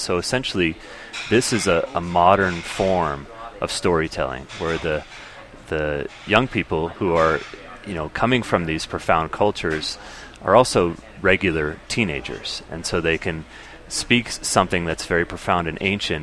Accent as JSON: {"language": "English", "region": "Navajo Nation", "country": "United States", "said": "I am from the Navajo Nation."}